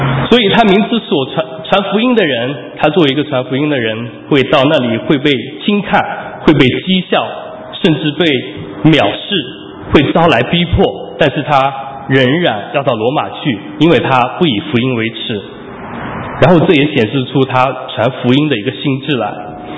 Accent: Shaoxing, Zhejiang, China; now in United States; 在我的老家浙江绍兴一个小村庄里面，

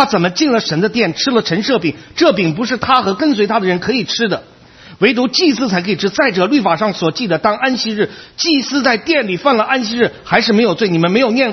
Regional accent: China; 我们中国人都没有这样哈，都没有这么怜悯自己的孩子，对不对？

